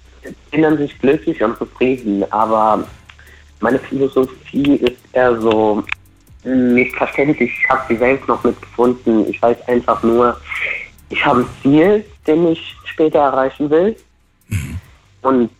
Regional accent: Portugal; German is a second language; now in Germany; ich komme herkömmlich nicht aus Deutschland. Ich komme aus Portugal. Ich bin seit 4 Jahren hier, aber habe mich gut angewöhnt.

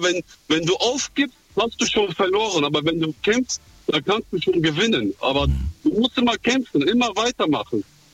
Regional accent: Germany; born there; Und Neuanfang, ich bin in Deutschland geboren. War mit 14 hier

